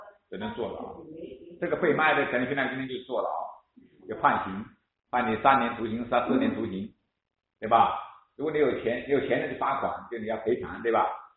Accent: China; 但是我们中国人要偷一发十，偷一发百是吧？

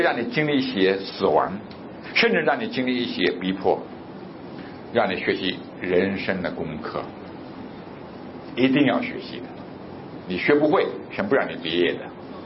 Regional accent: Guangdong, China; 在我们广东那边呢，阴凉底下跟太阳底下没有区别很大，反正很热，空气都是热的

